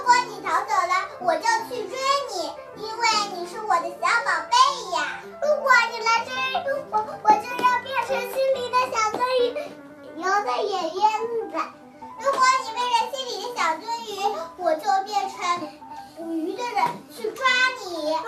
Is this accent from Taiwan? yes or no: no; Songjiang, Shanghai, China; 我是来自上海市松江区